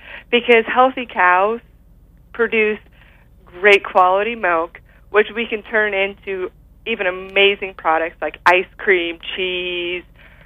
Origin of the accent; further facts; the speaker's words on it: Pontiac, Illinois, United States; I am, like you mentioned, I am from Pontiac, Illinois. And in addition to my family having a dairy and grain farm here